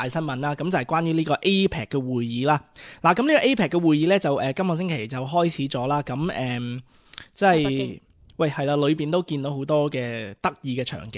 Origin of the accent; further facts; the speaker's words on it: China; 因为大家身为中国人、黄种人，留住呢个中国人嘅血